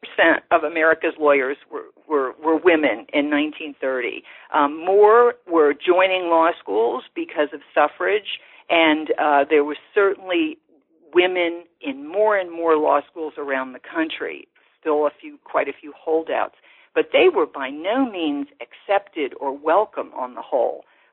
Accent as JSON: {"language": "English", "town": "New Orleans", "region": "Louisiana", "country": "United States", "tie": "born or raised there", "said": "as I knew them growing up in New Orleans."}